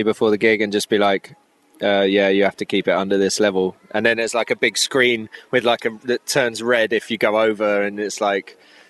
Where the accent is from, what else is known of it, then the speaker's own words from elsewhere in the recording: London, United Kingdom; I'm from London